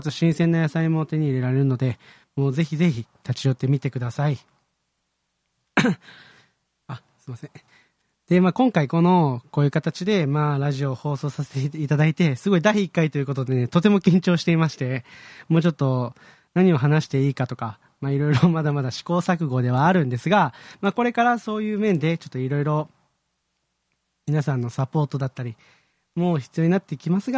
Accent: Kyoto, Japan; 生まれ育った京都に貢献したいっていう思いもありまして、これはやるしかないと決意して輝き隊になったのがきっかけです。

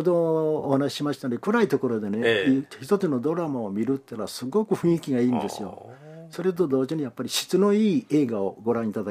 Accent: Kochi, Japan; あ、僕はね、出身は土佐の田舎なんですけど、

